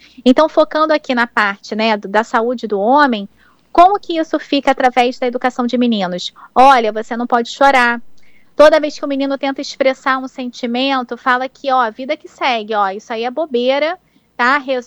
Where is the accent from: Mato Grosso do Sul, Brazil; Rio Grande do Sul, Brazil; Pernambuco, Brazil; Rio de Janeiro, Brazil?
Rio de Janeiro, Brazil; Isso, sou do Rio de Janeiro.